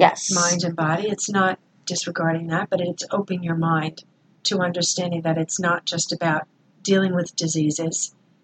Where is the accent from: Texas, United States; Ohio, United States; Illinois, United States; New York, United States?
New York, United States; Manhattan; board certified internist in Manhattan, born and raised in Manhattan, with a varied background